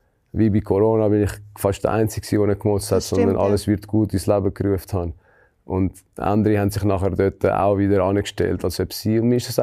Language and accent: German; Switzerland; ich bin Schweizer.